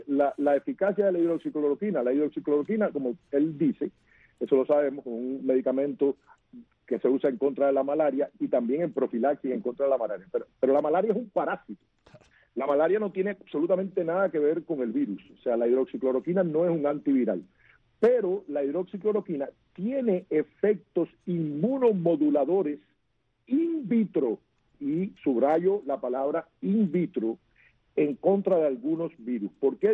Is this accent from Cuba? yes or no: yes; Antilla, Holguín, Cuba; Un abrazo a los dos y yo soy de Antilla.